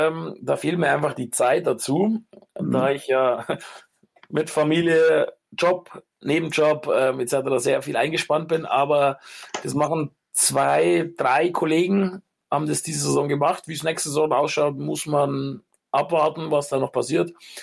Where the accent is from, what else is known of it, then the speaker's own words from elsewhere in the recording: Ingolstadt, Bavaria, Germany; Ich komme aus Ingolstadt.